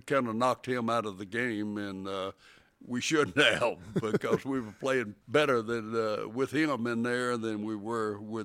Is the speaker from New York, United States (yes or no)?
no; Alabama, United States; Yeah, I grew up about 70 miles northeast of here on the farm.